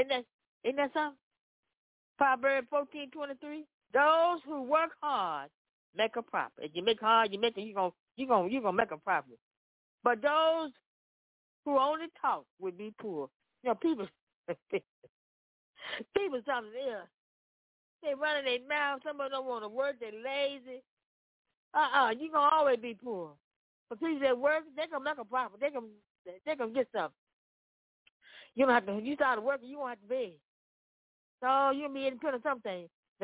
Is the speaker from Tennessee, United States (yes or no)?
yes; Memphis, Tennessee, United States; Yes, I am. Yes, I am. We're from Memphis, Tennessee.